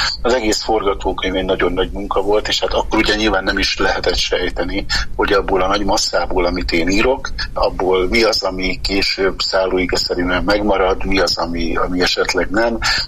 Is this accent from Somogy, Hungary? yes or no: no; Miskolc, Borsod-Abaúj-Zemplén, Hungary; Én Miskolcon születtem, és hát az életem nagyon nagy részét Miskolcon töltöttem, fiatal koromat, iskolai évek és a pályakezdő évek itt zajlottak.